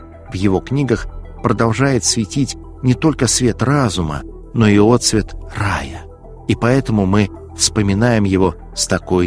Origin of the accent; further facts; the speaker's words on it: Severomorsk, Murmansk Oblast, Russia; Там, где я родился и вырос, в Североморске, Мурманской области, на тот момент церкви не было и быть не могло, и все вокруг были атеистами.